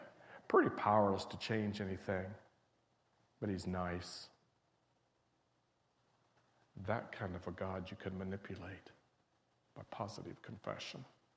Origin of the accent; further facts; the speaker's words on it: West Virginia, United States; I was raised in West Virginia. I have no idea. Growing up in West Virginia, I had no idea how to sing parts.